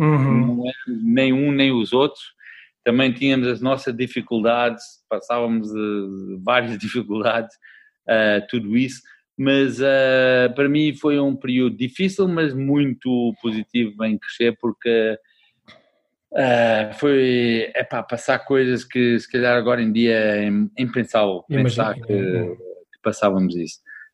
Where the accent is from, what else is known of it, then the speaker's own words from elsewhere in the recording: South Africa; Então, eu nasci na África do Sul, um país naquele momento quando eu nasci e cresci, estava a passar um período difícil